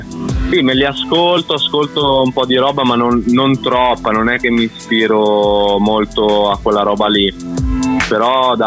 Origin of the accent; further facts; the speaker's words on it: Cremona, Lombardy, Italy; also born or lived in Milan; Ho detto io sono di Cremona.